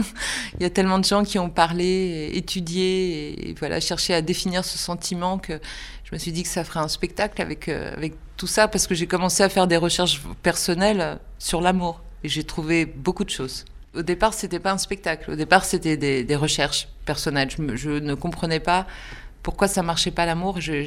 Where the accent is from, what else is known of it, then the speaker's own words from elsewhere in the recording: Rouen, Normandy, France; moved away as an adult; now in Paris, France; Je viens de Rouen, je suis arrivée à Paris, j'avais 30 ans.